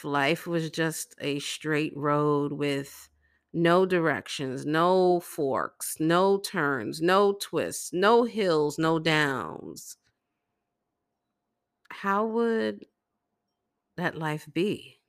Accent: Brooklyn, New York, United States; Because I'm from Brooklyn.

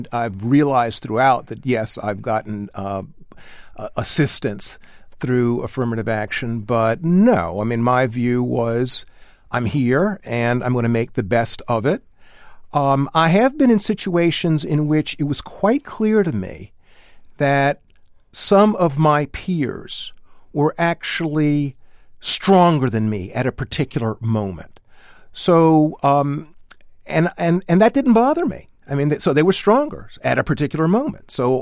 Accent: Columbia, South Carolina, United States; Well, I'm from the Deep South. I'm from Columbia, South Carolina.

